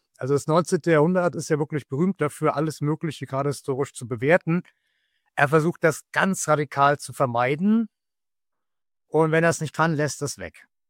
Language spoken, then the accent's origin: German; Meiningen, Thuringia, Germany; Denn wir teilen dieselbe Heimatstadt. Ich komme tatsächlich auch aus Meiningen, so wie Karl Kiesewetter.